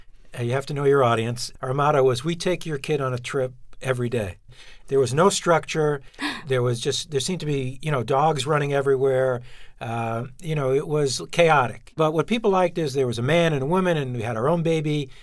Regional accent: Brooklyn, New York, United States; because I'm from Brooklyn and we have these attachments

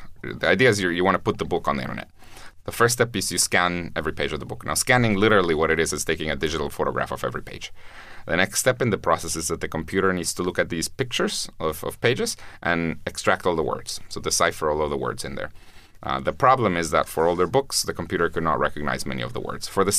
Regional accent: Guatemala; I'm from Guatemala, which is a very poor country.

